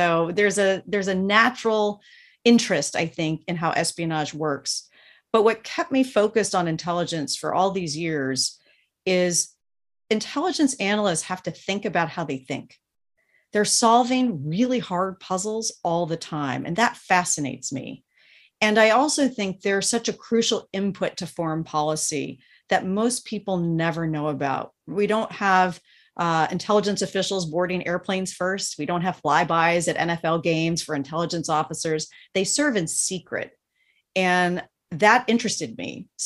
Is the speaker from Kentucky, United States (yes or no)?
yes; Kentucky, United States; So I grew up in Kentucky. I started taking Chinese lessons as a kid.